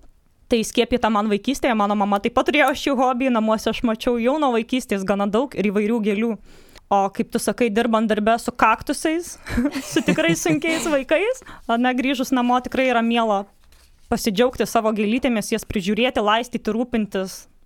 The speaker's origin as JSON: {"language": "Lithuanian", "town": "Kaišiadorys", "region": "Kaunas County", "country": "Lithuania", "said": "esu iš Kaišiadorių. Esu ištekėjusi, gyvenu kartu su vyru Mindaugu ir dukra Elze."}